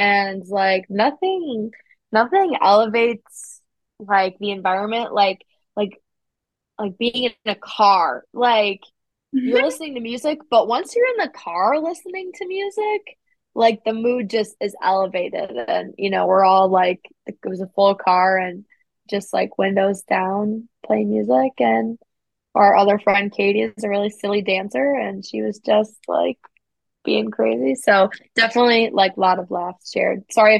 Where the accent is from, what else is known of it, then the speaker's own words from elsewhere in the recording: Midwest, United States; And I grew up in the Midwest and was around like snow and cold winters and stuff.